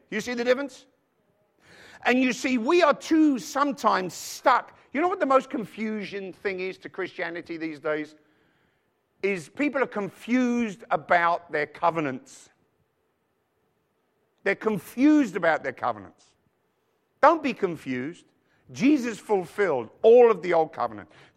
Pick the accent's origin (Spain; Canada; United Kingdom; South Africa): United Kingdom; London; now in United States; Where are you from, Australia or New Zealand? I said, London.